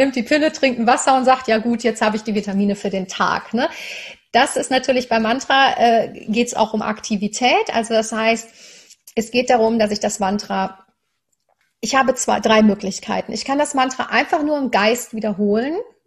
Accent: Cologne, North Rhine-Westphalia, Germany; Ich bin in Köln aufgewachsen, sehr katholisch

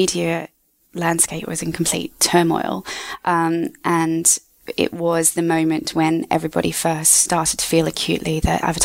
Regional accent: Australia; I am from Australia

